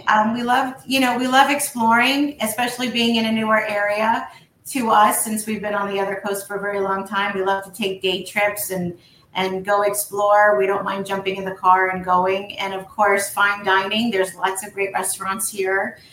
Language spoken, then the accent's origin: English; Miami, Florida, United States; also born or lived in New York; I actually was born in New York, but lived there till I was 5. I grew up in Miami.